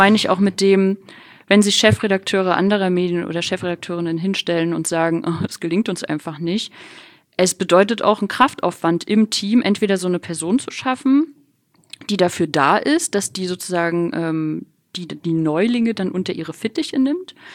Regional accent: Rostock, Mecklenburg-Vorpommern, Germany; Als Ossi in westdeutschen Redaktion bist du halt, wundern sich alle, warum du kein Sächsisch sprichst, obwohl du aus Rostock kommst.

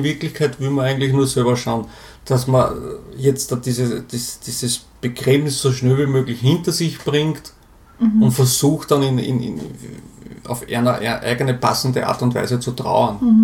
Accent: Burgenland, Austria; ich komme aus dem Burgenland und bin normalerweise schon alle 2 Wochen unten bei meinen Eltern

